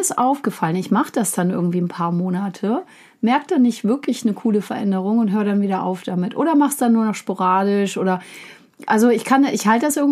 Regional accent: Berlin, Germany; jetzt bin ich auch selber Berlinerin

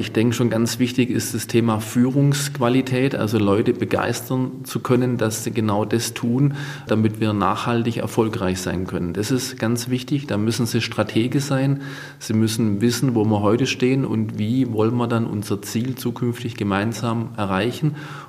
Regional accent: Baden-Württemberg, Germany; Wir kommen ja aus dem Schwarzwald

